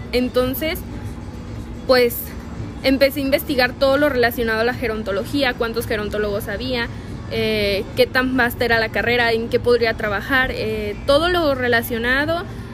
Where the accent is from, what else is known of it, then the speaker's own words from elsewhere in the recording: Zapopan, Jalisco, Mexico; Tengo 18 años, soy de aquí de Jalisco, de Zapopan, mejor dicho.